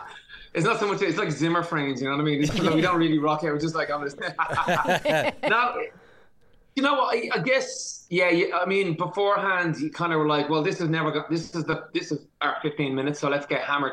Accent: Ireland; Yeah, look, you know, we're Irish, we're around, we rock.

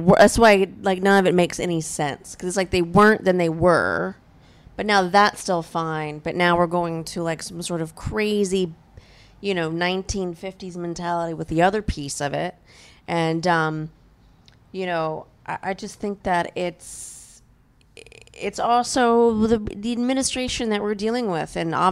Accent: Louisiana, United States; I guess I'm from Louisiana, so a lot of that doesn't surprise

